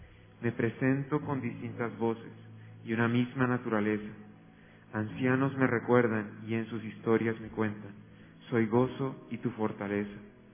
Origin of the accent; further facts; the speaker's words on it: Turbaco, Bolívar, Colombia; Yo soy de Comunidad Turbaco.